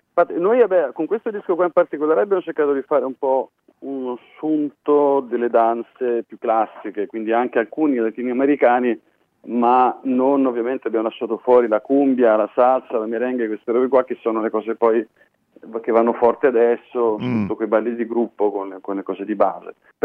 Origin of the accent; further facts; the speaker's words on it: Tuscany, Italy; io sono toscano